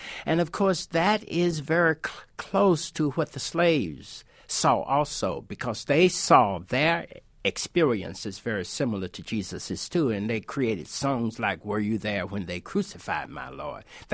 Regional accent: Southern US, United States; I grew up in the South, and lynching was a prominent reality during that time, and my father was threatened to be lynched.

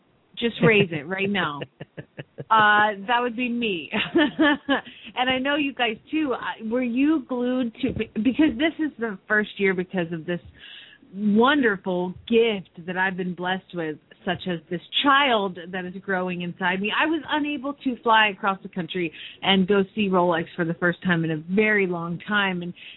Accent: Phoenix, Arizona, United States; from Phoenix, Arizona

